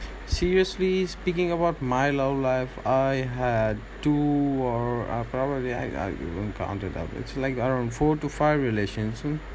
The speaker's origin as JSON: {"language": "English", "country": "India", "said": "I'm from India basically."}